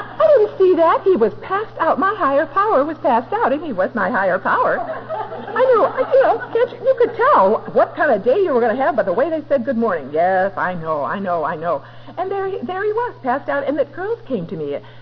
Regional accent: Midwest, United States; born there; I was born in the Midwest, and there was no alcoholism in my family, and my Southern mother would put me close to her

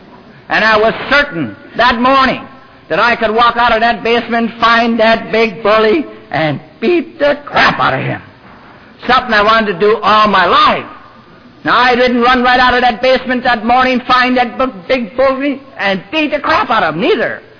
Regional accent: Wisconsin, United States; Because once a year, I'm invited to speak in my hometown back in Wisconsin.

